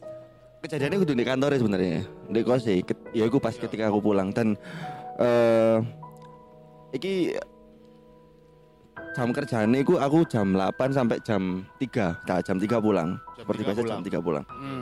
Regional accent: Malang, East Java, Indonesia; Asli Malang.

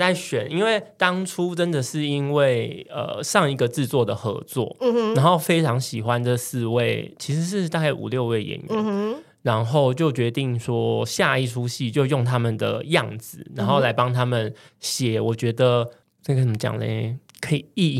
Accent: Kaohsiung, Taiwan; 因为我们家离以前高雄的蓝宝石大舞厅很近。

